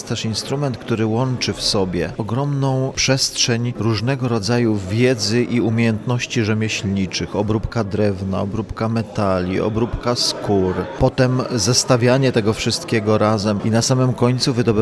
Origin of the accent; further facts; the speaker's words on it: Głubczyce, Opole Voivodeship, Poland; Ja pochodzę z Głubczyc